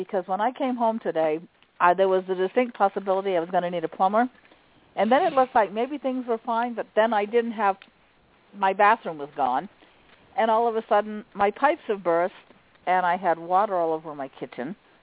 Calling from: Maine, United States; I'm calling from Maine.

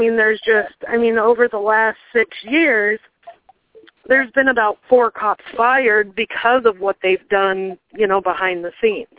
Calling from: Dexter, Kansas, United States; I'm actually calling from Dexter, which is about 25 miles from Ark City

